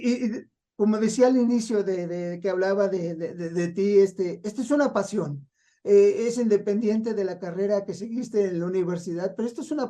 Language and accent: Spanish; Mexico City, Mexico; born there; aunque yo nací en el Distrito Federal, ya le cambiaron el nombre